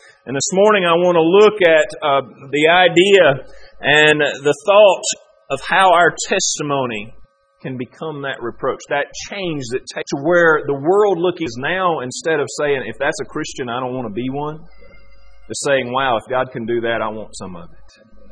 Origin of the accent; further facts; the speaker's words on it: United States; Now, where I grew up in America, everything we ate was fried and salted.